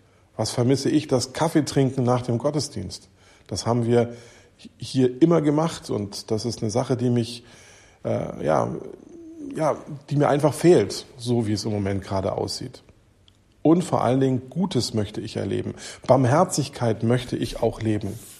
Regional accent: Schleswig-Holstein, Germany; also born or lived in Berlin / Baden-Württemberg; Ich bin in Berlin geboren, da leben auch meine Eltern. Irgendwie ist das schon ein großes Zuhause für mich. Aber aufgewachsen bin ich in Schleswig-Holstein. Mein Abi habe ich dann wieder in Berlin gemacht, wie auch meine Ausbildung.

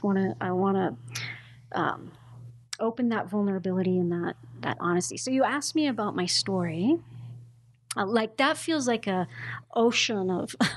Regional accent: Montana, United States; And I grew up in Montana, rural Montana. I didn't even hear the word gay until I was in college.

